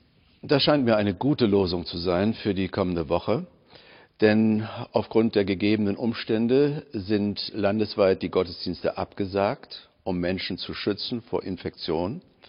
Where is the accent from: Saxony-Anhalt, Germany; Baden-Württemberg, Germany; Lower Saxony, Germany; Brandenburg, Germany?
Lower Saxony, Germany; sozusagen aus meiner Heimat in Niedersachsen